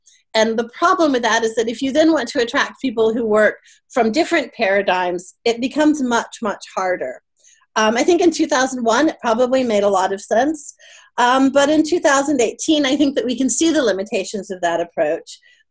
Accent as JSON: {"language": "English", "country": "United States", "lives_now": "New Zealand", "said": "I'm an American in New Zealand, and there's a reason for"}